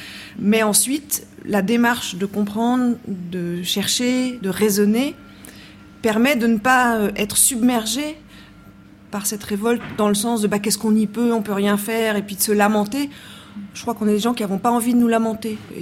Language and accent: French; Grenoble, Auvergne-Rhône-Alpes, France; Moi, il se trouve que je suis grenobloise et que j'ai des souvenirs de mon enfance dans cette ville